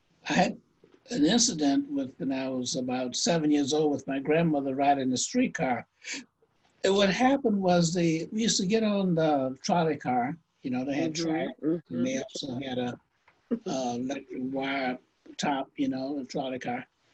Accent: Tampa, Florida, United States; I grew up in Tampa, Florida, Ybor City, and I had the opportunity to be in a diverse community

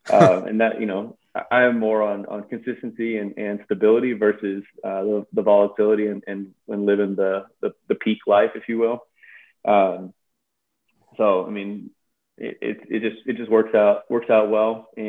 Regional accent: San Diego, California, United States; Now, I grew up in San Diego. We didn't have hockey out there.

